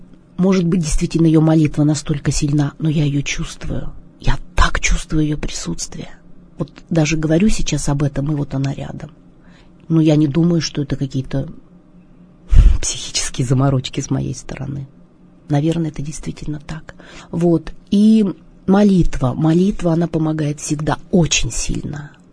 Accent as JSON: {"language": "Russian", "town": "Kemerovo", "region": "Kemerovo Oblast", "country": "Russia", "tie": "born there", "said": "Я родилась в городе Кемерово, я сибирячка."}